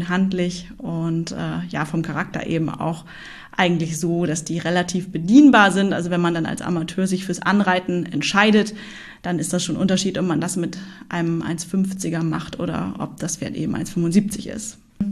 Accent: Hamburg, Germany; wir sind echte Hamburger Derns. Genau, also ich wohne mittlerweile wieder in Hamburg

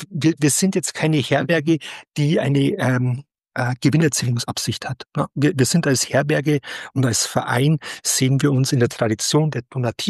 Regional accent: Ponholz, Bavaria, Germany; bei der Freiwilligen Feuerwehr Ponholz, den Heimatort, wo ich herkomme.

